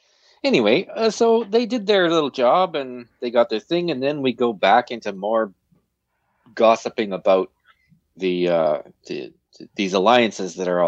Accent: Canada; And we're both Canadian.

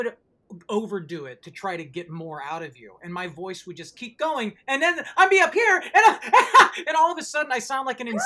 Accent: San Francisco, California, United States; I'm from San Francisco.

